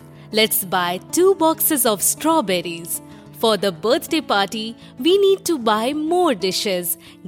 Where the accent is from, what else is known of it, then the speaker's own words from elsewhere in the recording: Shillong, Meghalaya, India; from Shillong, Nagaland.